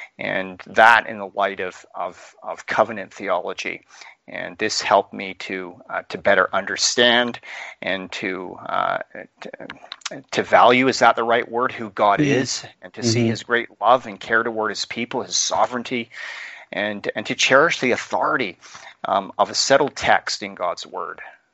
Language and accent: English; Victoria, British Columbia, Canada; Yeah, that's right. They were actually immigrants from Britain in the 1960s.